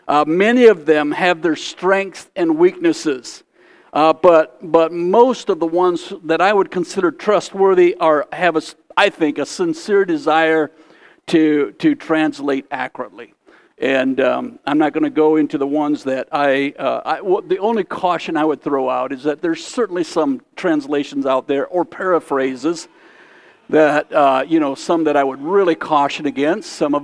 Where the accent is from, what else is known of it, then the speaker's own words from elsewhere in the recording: United States; first language Pennsylvania Dutch; English is a second language; You know, my mother tongue is Pennsylvania Dutch, and so there's just some Pennsylvania Dutch words that can't be explained in English.